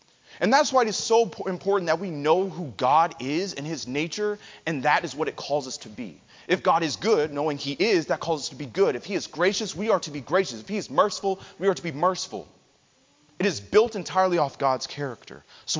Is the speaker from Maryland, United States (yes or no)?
no; Atlanta, Georgia, United States; As you can tell from me, I'm a city slicker. I'm from Atlanta.